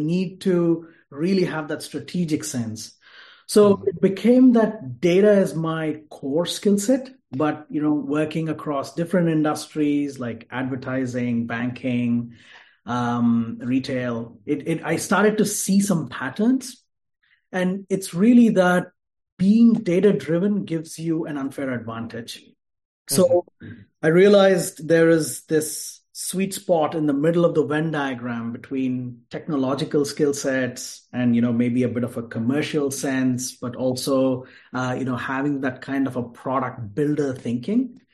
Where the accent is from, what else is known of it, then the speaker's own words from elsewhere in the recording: Bangalore, Karnataka, India; also born or lived in Mumbai; I'm originally from Bangalore, which is the southern part of India. And I also did my schooling in one of the largest cities in India, Bombay. Or Mumbai.